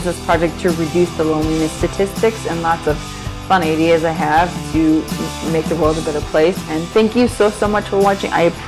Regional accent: Cleveland, Ohio, United States; I've been around so much black people in my hometown of Cleveland, Ohio, that I for me, it's nothing.

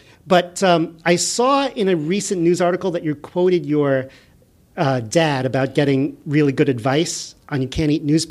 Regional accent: Boston, Massachusetts, United States; When I was growing up, I thought that's all Boston was.

